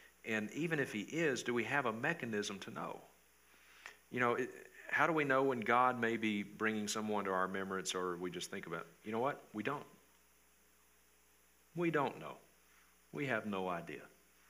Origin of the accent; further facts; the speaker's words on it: Mississippi, United States; now in Montana, United States; You know, I grew up in Mississippi and now live in Montana.